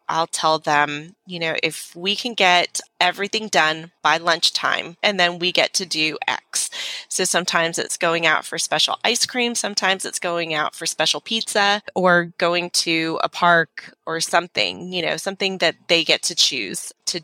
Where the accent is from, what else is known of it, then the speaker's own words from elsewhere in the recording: California, United States; now in Orlando, United States; I am originally from California, and I now live in Orlando.